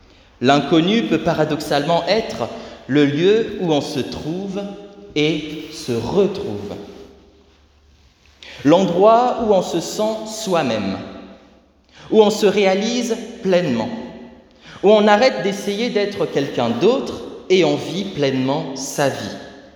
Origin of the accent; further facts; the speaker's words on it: DR Congo; Et quand on est originaire du Congo Kinshasa, comme moi, on aura tendance à dire par à toi.